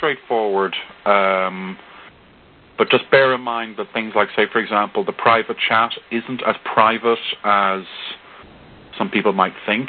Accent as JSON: {"language": "English", "country": "Ireland", "said": "Now, please bear in mind, I am Irish, which means I can talk the hind legs off a donkey"}